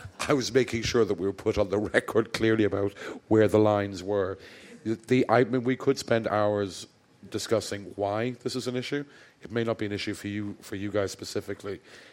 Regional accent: Ireland; And bear in mind, I am Irish, so, you know, you never want to ask me directions.

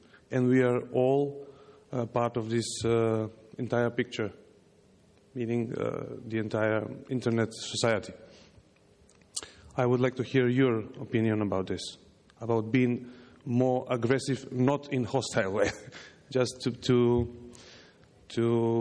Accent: North Macedonia; from Macedonia, talking in my own capacity.

